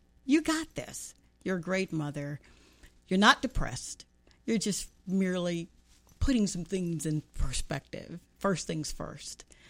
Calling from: Atlanta, Georgia, United States; Atlanta, Georgia.

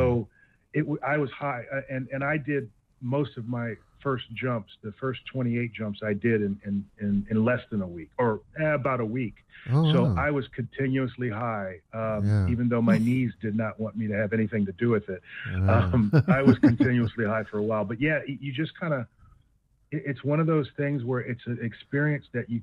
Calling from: Los Angeles, California, United States; I'm in L.A. I'm up in San Fernando Valley.

